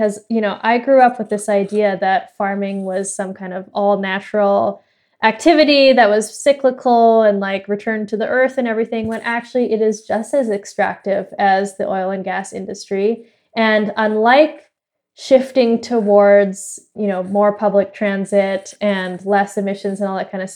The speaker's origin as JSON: {"language": "English", "town": "Edmonton", "region": "Alberta", "country": "Canada", "tie": "born or raised there", "said": "I grew up here in Edmonton, Alberta, where I'm calling in from today, and we are known for oil and gas and cattle ranching."}